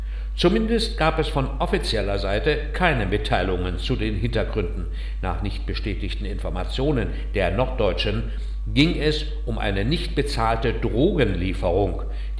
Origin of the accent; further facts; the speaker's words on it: Syria; first language Kurdish; German is a second language; meine Nationalität ist arabisch, aber meine Muttersprache ist kurdisch. Da hatten wir in Syrien gleich 2 Probleme. Durch unsere Glaubensansichten gerieten wir ins Abseits.